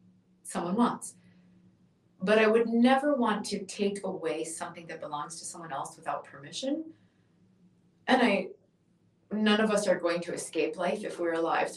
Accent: Sauk Rapids, Minnesota, United States; I lived next to a huge forest growing up in Sauk Rapids, Minnesota.

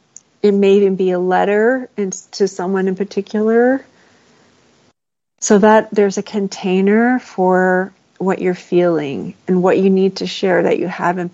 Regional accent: Maryland, United States; moved away; like I've been out here a while, out here meaning out from the East Coast. I'm from Maryland, so out here for a while now, but I still don't quite know everything that is to the west of Denver.

